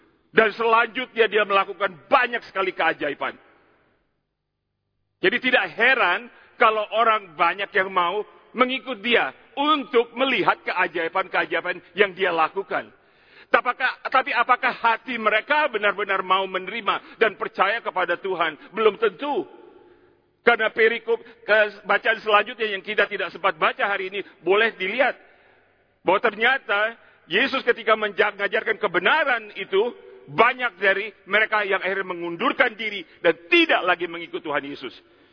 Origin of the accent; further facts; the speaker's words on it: Indonesia; moved away as an adult; Saya lahir dan dibesarkan di Indonesia, tetapi kemudian kami dikirim dan berangkat ke Amerika sesudah selesai SMA.